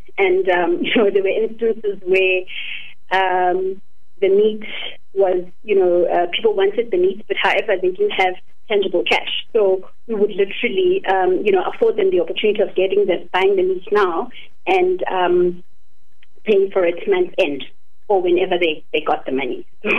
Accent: Khayelitsha, Western Cape, South Africa; this is now when we were growing up in Khayelitsha

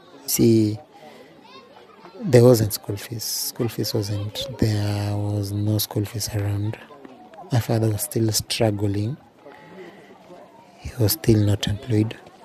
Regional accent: Nairobi, Kenya; English is a second language; I was born in Kibera in Nairobi, Kenya. Kibera is like the biggest slum in Kenya, but among the biggest slum in Africa.

